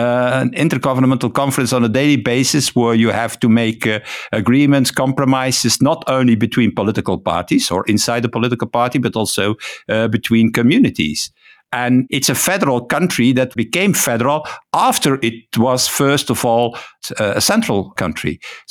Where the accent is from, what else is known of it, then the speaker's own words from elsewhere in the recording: Flanders, Belgium; first language Dutch; English is a second language; I live in Ghent, so I'm a Flemish. So my native language, my mother tongue, as you say, is Dutch.